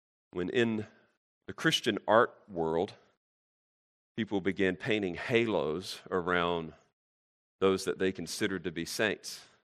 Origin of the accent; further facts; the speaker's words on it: North Carolina, United States; You're an old school southerner like me. I'm from North Carolina.